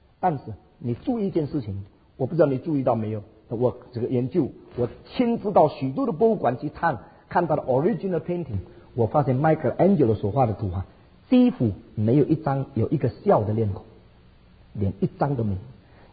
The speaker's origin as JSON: {"language": "Chinese", "country": "China", "said": "所以我们中国人说这些呢叫做代表作。"}